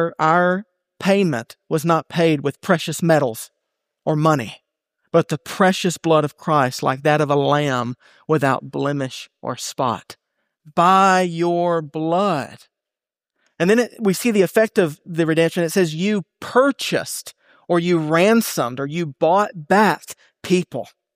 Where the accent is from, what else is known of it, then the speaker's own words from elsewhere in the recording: Bible Belt, United States; I'm from the Bible Belt. You can probably tell it in my accent.